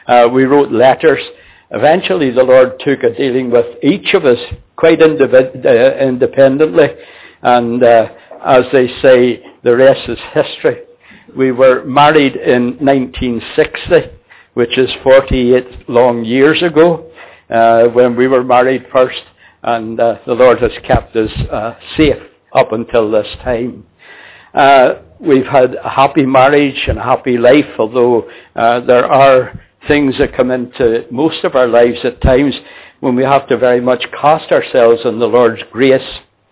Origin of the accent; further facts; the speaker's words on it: Belfast, Northern Ireland, United Kingdom; I was born then in Belfast, in Northern Ireland. That was 75 years ago. I was born and brought up in a working class district.